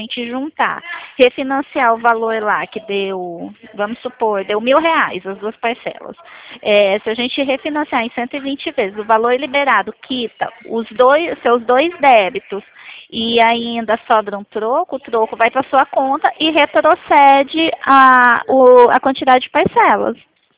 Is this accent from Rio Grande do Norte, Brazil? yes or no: no; Porto Velho, Rondônia, Brazil; Eu sou de Porto Velho, né? Eu sou daí. Mas eu moro atualmente aqui no estado de São Paulo.